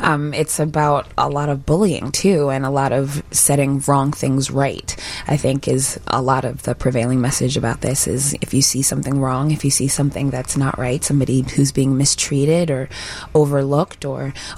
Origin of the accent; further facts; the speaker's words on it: Maryland, United States; now in Chicago, United States; Yes, I'm from Maryland. I just moved here over a year ago, last January, and I've been working here ever since, and now I'm part of the Chicago community.